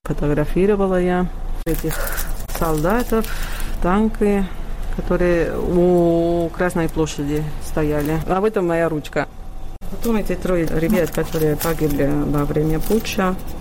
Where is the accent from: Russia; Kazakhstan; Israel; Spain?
Spain; в моем родном городе, потому что в Испании